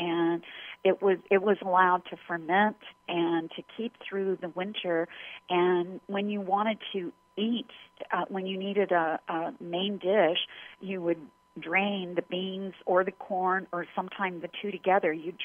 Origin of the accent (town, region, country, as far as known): Corbin, Kentucky, United States; born or raised there